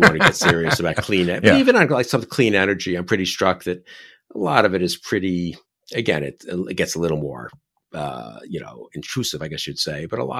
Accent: New York City, New York, United States; And also, I'm from New York. New York looked like it was falling apart and going down the tubes

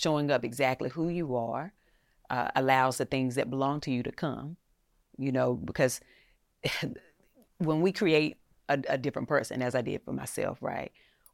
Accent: Eden, North Carolina, United States; I'm enough just as I am from Eden, North Carolina.

